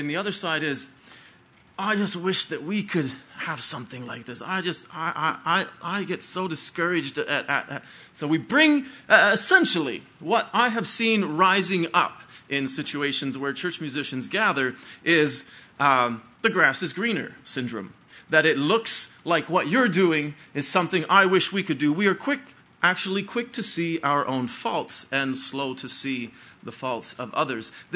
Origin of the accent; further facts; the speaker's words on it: Pennsylvania, United States; I grew up in Beachy Amish Church in Lancaster County, Pennsylvania